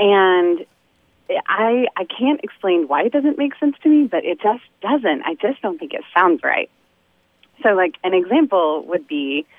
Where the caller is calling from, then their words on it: Dallas, Texas, United States; I'm calling from Dallas, Texas.